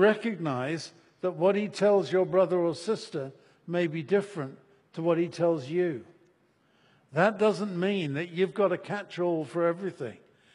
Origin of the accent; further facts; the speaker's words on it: United Kingdom; As a Brit, I understand why you would want the Second Amendment to dispose of the British.